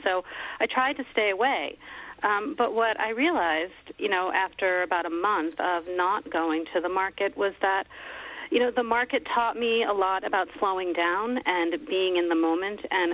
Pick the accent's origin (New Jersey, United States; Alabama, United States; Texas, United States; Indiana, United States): New Jersey, United States; I grew up in New Jersey where the growing season is very, very, very short.